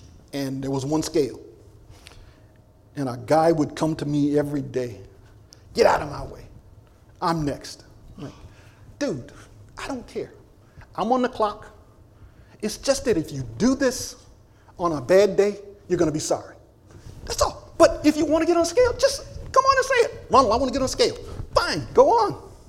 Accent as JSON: {"language": "English", "region": "East Coast", "country": "United States", "said": "I know, I come from the East Coast, that people do things in the church that you don't like."}